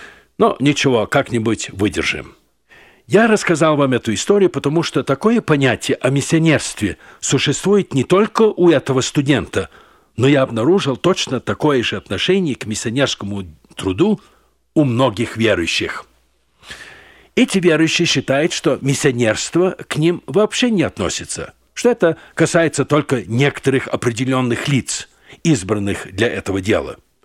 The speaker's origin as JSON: {"language": "Russian", "town": "Ussuriysk", "region": "Primorsky Krai", "country": "Russia", "tie": "born or raised there", "said": "где родился я, то есть с Дальнего Востока. Недалеко от моего родного города Уссурийска"}